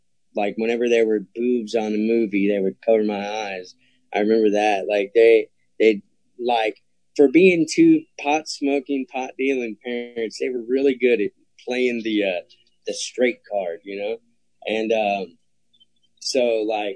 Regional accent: Brenham, Texas, United States; also born or lived in Austin; I was born in Austin and I was raised in a little town called Brenham, Texas. And Brenham was just like everything you'd think of a small town.

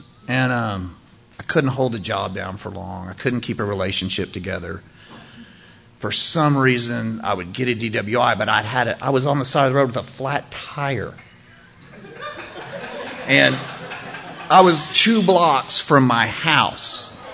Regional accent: Fort Worth, Texas, United States; I grew up in Fort Worth, Texas. My family's from Austin, but they moved up there

